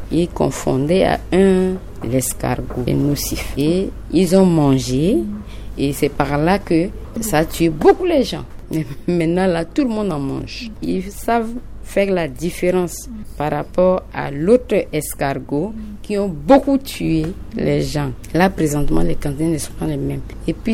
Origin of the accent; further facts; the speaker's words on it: Mambéré-Kadéï, Central African Republic; C'est chez moi dans la Mambéré Kadéi.